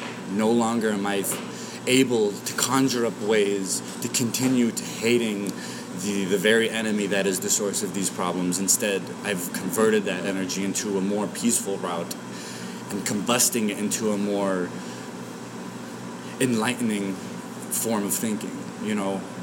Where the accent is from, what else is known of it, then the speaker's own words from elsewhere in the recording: United States; I'm as American as apple pie with a little bit of rose water on it.